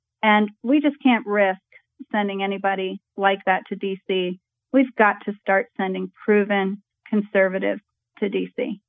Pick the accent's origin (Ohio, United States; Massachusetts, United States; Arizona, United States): Ohio, United States; Youngstown; I grew up in Youngstown, Ohio. I've been in Ohio all 53 years of my life. I grew up four houses down from the railroad track that serviced the steel mills of Youngstown.